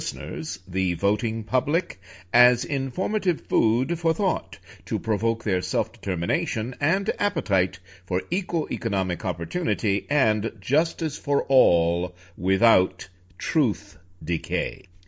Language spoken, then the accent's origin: English; New York, United States; I am a director from New York.